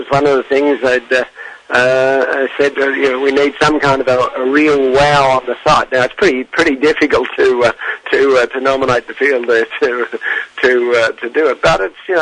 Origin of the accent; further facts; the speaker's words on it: Moree, New South Wales, Australia; I'm a boy from the bush. I'm from Moree